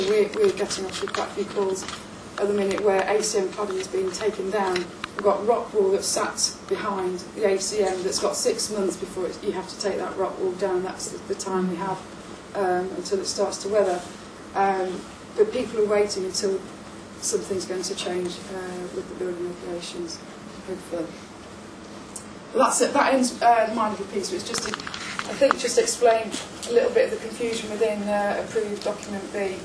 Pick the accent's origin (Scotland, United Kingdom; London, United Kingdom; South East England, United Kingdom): Scotland, United Kingdom; because I'm Scottish, I don't know how I'm doing that.